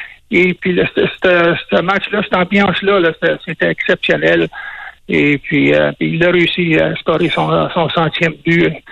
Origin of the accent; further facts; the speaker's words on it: Témiscamingue, Quebec, Canada; Je parlais en anglais assez facilement, parce que je viens de Témiscamingue.